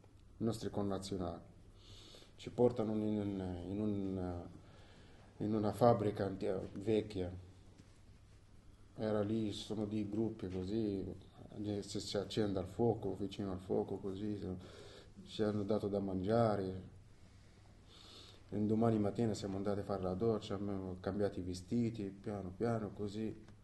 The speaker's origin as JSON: {"language": "Italian", "country": "Tunisia", "second_language": "Italian", "moved": "yes", "lives_now": "Italy", "said": "Io sono tunisino, vengo dalla Tunisia. Sono qui in Italia dal 93, per conto, 18 anni più o meno, 18 anni. Nel 93 sono arrivato in Italia."}